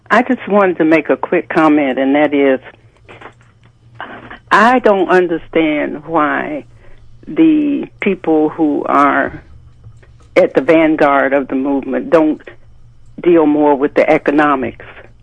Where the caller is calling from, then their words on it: Washington, District of Columbia, United States; I'm calling from Washington, D.C.